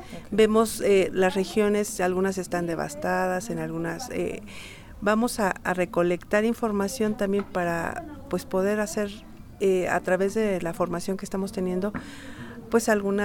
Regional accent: Mexico City, Mexico; yo finalmente vengo de la Ciudad de México.

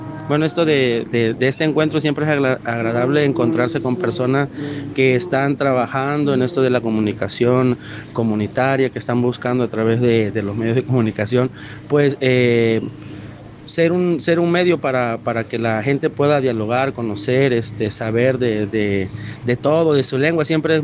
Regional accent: Veracruz, Mexico; yo soy del sur de Veracruz, también conocido como el Istmo Veracruzano, a veces se conoce solamente el Oaxaqueño

